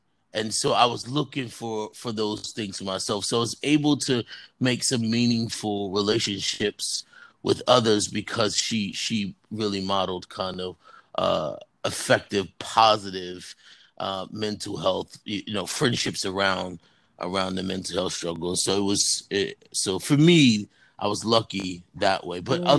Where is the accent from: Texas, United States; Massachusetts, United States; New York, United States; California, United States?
New York, United States; Brooklyn; So I grew up in... I was in Brownsville in Brooklyn. Yeah, so... I affectionately refer to myself as a project kid.